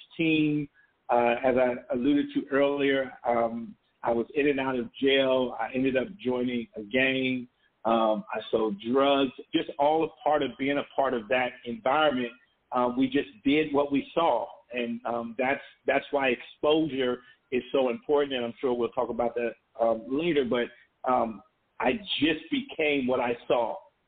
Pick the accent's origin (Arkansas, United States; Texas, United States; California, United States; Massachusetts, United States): California, United States; Compton; growing up in Compton, I didn't know Compton was bad. Compton just happened to be my home